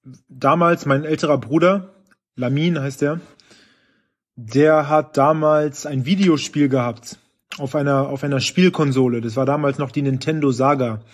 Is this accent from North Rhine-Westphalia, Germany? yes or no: no; Berlin, Germany; in meinem Zimmer, wo ich aufgewachsen bin in Berlin